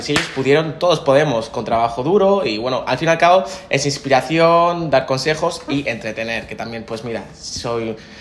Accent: Spain; soy básicamente español, emprendedor de 28 años a día de hoy.

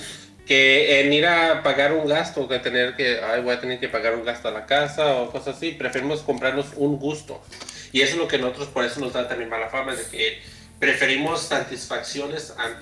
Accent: United States; yo te estoy dando un punto de vista de Estados Unidos, porque yo no me crié en México

